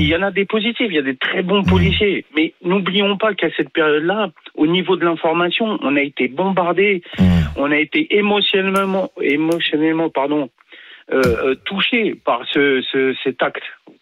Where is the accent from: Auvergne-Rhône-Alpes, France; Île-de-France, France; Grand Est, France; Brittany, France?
Île-de-France, France; La Courneuve; moi j'ai grandi à La Courneuve